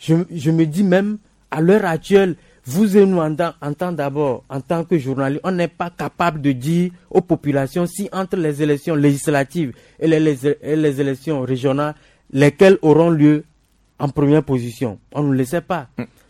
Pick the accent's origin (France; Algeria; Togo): Togo; C'est pour ça, justement, qu'en tant que Togolais d'abord, avant d'être journaliste, on se sent frustré